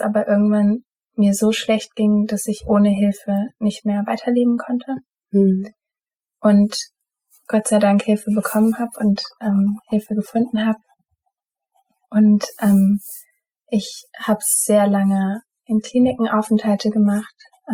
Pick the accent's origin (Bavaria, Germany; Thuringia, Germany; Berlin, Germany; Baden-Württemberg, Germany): Baden-Württemberg, Germany; Mannheim; Ich komme aus Mannheim, bin Mitte, Ende 20 und studiere gerade noch